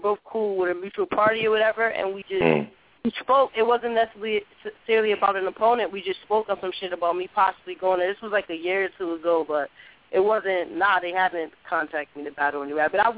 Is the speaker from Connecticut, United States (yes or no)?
yes; Connecticut, United States; Like, sometimes it is because I'm from Connecticut.